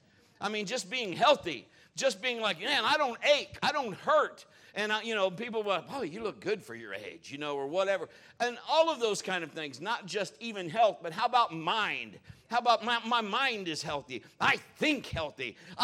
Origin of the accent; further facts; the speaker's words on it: Marion, United States; I was born and raised here in Marion